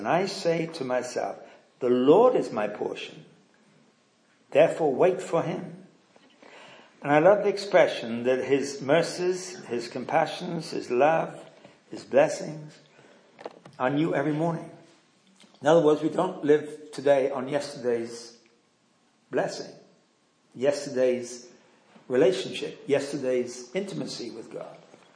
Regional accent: West Midlands, United Kingdom; Well, I grew up in Herefordshire in England, out in the rural area.

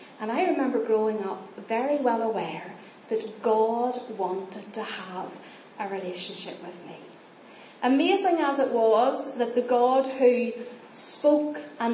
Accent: Northern Ireland, United Kingdom; born there; I was born just outside Belfast in Northern Ireland. And I was born in 1970, so there you are. I'm nearly 50.

